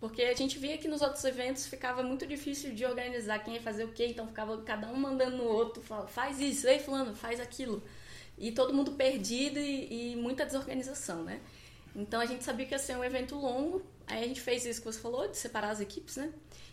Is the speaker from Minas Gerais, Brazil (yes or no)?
yes; Minas Gerais, Brazil; now in Brasília, Brazil; eu tenho 24 anos, eu pensei muito pra falar. Eu sou de Minas Gerais